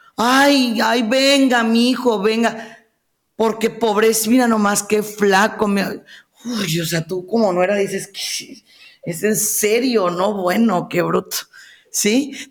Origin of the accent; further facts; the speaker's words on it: Mexico; Como mexicanos, así nos educaron.